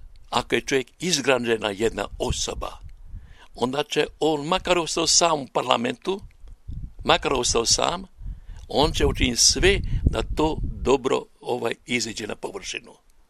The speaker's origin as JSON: {"language": "Croatian", "country": "Croatia", "said": "kako da ja ne bi volio, ja kao rođeni Hrvat tamo."}